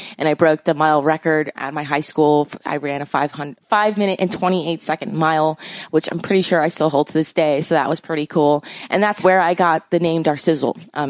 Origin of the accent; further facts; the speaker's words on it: Miami, Florida, United States; So I was born in Miami, Florida. I am a third generation Floridian. So back down there, I basically grew up with my family.